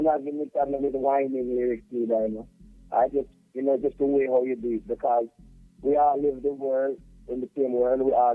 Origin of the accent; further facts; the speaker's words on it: Saint Thomas, Jamaica; Well, I mean, I'm Jamaican, you know.